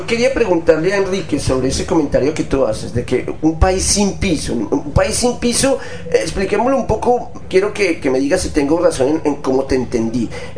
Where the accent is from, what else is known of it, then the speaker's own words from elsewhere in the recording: Colombia; por como los conoces nosotros como colombianos